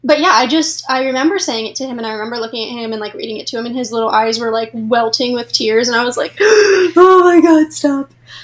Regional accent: Erie, Pennsylvania, United States; Like, I'm from Erie, Pennsylvania. Nobody gets out of here.

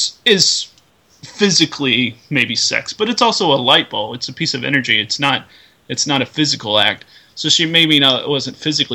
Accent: Washington, United States; from Washington.

